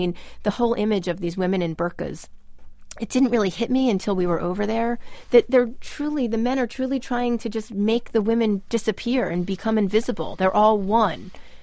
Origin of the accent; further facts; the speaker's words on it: United States; And as an American, I have to say, I was really glad to hear that response.